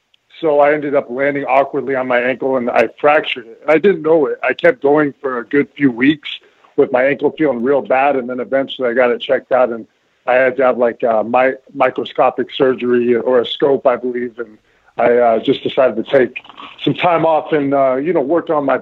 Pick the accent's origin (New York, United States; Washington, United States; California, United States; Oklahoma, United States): California, United States; Santa Monica; I was born and raised in Santa Monica and that whole area.